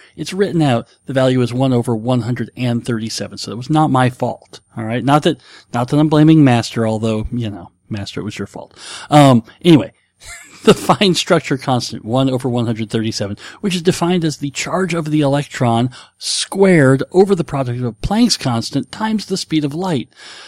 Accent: New York, United States; now in Nebraska, United States; I told a story about growing up in New York, and I said in New York, the winters weren't nearly as severe as they are here in Nebraska.

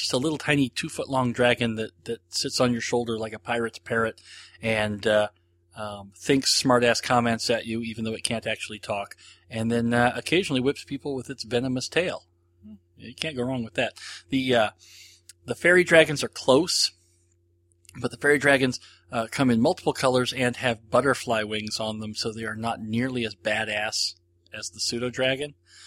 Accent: Canada; I'm very Canadian in that I put ketchup on my macaroni and cheese sometimes, but not always.

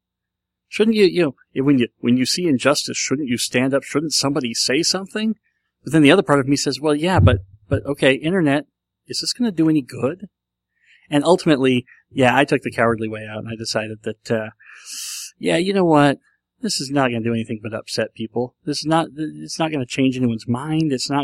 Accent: United States; I'm an American, I don't have an accent. We don't have any accents here.

